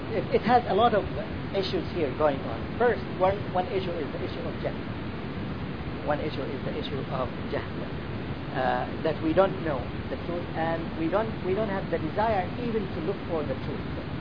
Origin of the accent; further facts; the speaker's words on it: Egypt; It's not because that I am from Egypt and the scholar that I asked him is Egyptian, so I take his word because he's Egyptian.